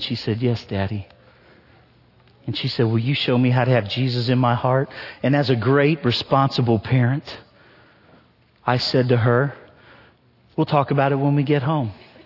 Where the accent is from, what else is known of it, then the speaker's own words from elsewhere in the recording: Ohio, United States; I'm from Ohio.